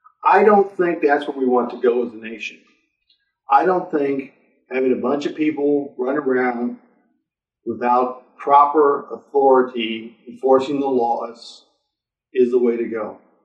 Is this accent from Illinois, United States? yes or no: yes; Springfield, Illinois, United States; I grew up in Lincoln's hometown.